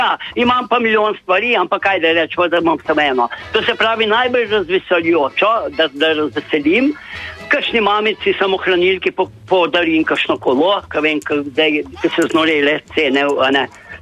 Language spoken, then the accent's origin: Slovenian; Grosuplje, Central Slovenia, Slovenia; born there; Grosupeljčan rojen, ampak imam tle vikend, kor.